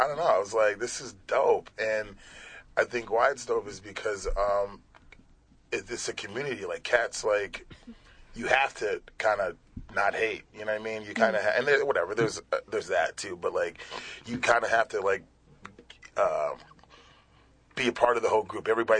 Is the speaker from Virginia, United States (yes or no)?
no; Chicago, Illinois, United States; I came from Chicago originally, and you know, whatever. Big city, you know, a lot of hip hop going on there, a lot of nights.